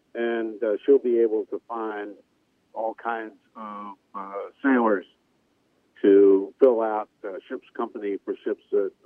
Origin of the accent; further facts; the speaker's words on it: Virginia, United States; now in Vashon, United States; And I come originally from the Commonwealth of Virginia, and I don't want to go back there to live.